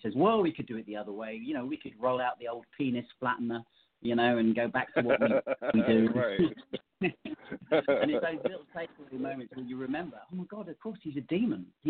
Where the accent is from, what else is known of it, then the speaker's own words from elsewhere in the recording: United Kingdom; Now, I'm British, so I don't do optimism to any great degree.